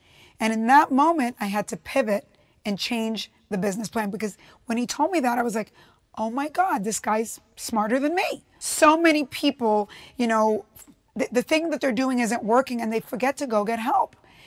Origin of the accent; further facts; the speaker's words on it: Cuba; now in United States; I'm an immigrant from Cuba, and I was the first Latina to become president of a television network, Telemundo.